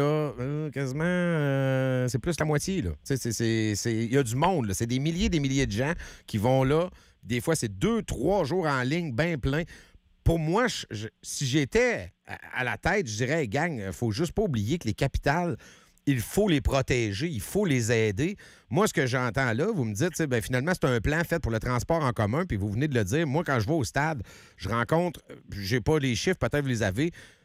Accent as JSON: {"language": "French", "region": "Quebec", "country": "Canada", "said": "Nous, moi, je viens du centre du Québec. À chaque année, on montait."}